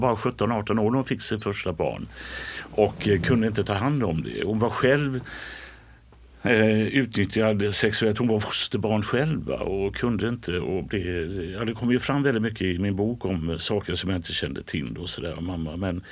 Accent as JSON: {"language": "Swedish", "town": "Gothenburg", "region": "Västra Götaland County", "country": "Sweden", "tie": "born or raised there", "said": "Ja, jag är uppvuxen i Göteborg. Slätta damm de första 5-6 åren, och sen flyttade vi till Biskopsgården."}